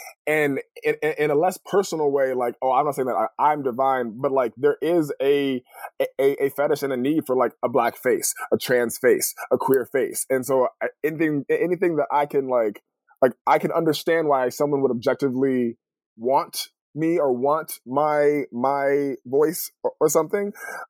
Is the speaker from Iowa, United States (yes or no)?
no; California, United States; So I grew up in California. I was born between an earthquake and a riot.